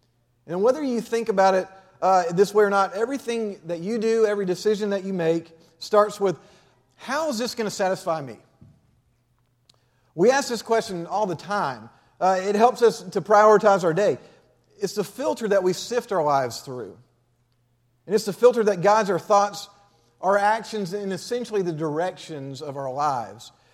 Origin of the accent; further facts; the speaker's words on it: Huntsville, Alabama, United States; now in Dalton, United States; We're from Dalton, Georgia, or that's where we live right now. She's actually from that area. I'm from Huntsville, and I've been in youth ministry for about 12 years.